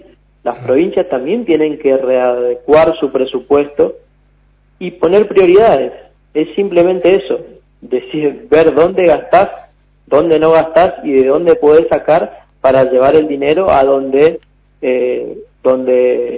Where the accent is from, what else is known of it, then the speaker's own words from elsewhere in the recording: Posadas, Misiones, Argentina; Yo soy de Posadas, yo vivo en Posadas.